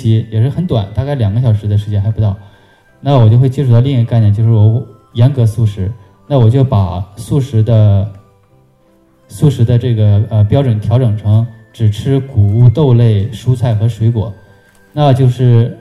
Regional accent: Northeast China, China; also born or lived in Beijing; 因为我是东北人嘛，我又在北京待了那么长时间，我们吃生的就很自然嘛，我们从小就吃大拌菜嘛，就是吃生的蘸酱菜嘛

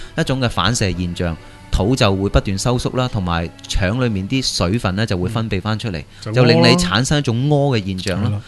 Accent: China; 但系我哋中国人咧，并唔系一个饮开牛奶嘅民族啊，

